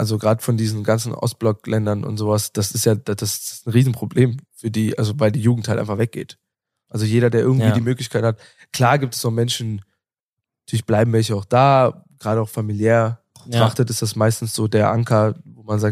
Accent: Bosnia & Herzegovina; moved away; gerade Bosnien und Herzegowina, wo ich herkomme

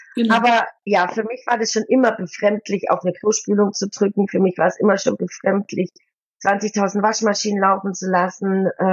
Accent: Bavaria, Germany; born there; ich bin im Allgäu geboren, hatte da auch ganz lange eine Snowboard-Schule

